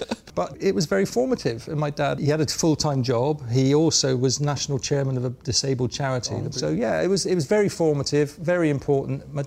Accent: Bristol, South West England, United Kingdom; this might sound crazy, the fact that I was from Bristol.

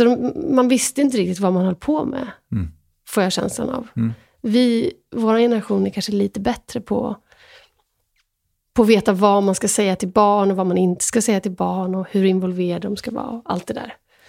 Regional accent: Sweden; jag tar inte heller någon ställning, för jag är också svensk

